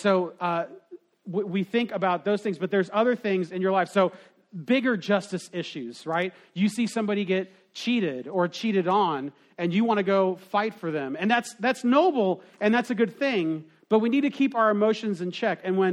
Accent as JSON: {"language": "English", "region": "Utah", "country": "United States", "tie": "born or raised there", "said": "And so, growing up in Utah, there is an island out in the Great Salt Lake that is inhabited by wild horses."}